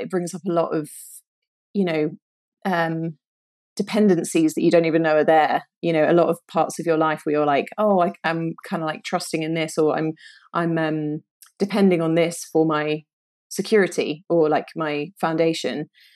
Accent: London, United Kingdom; born and raised in London.

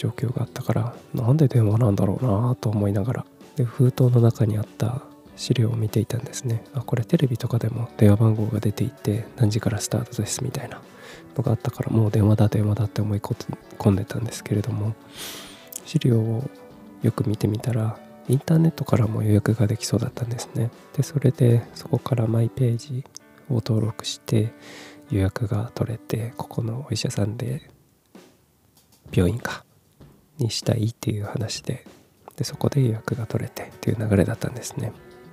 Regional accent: Kumamoto, Japan; also born or lived in Fukuoka / Tokyo; 18歳から福岡、30歳から東京で暮らし、退職を機に地元の熊本に帰ってきた36歳無職の僕

